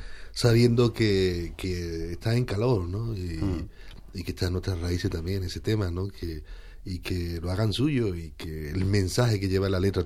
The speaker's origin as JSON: {"language": "Spanish", "town": "Lebrija", "region": "Andalusia", "country": "Spain", "said": "Realmente yo soy sevillano, ¿no? Soy lebrijano, pero soy de la provincia de Sevilla. Tengo suerte de tener que Lebrija linde y esté muy cerca de Jerez. Y en Jerez tengo mucha familia, ¿no? Pero realmente, claro, yo he vivido toda mi vida en Sevilla"}